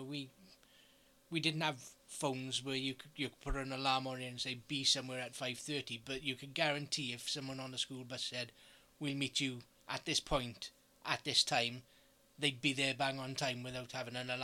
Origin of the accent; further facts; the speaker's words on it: Wales, United Kingdom; now in Caerphilly, United Kingdom; I was born and raised in St. Genneth. Lived here for 25 years before I moved to Caerphilly.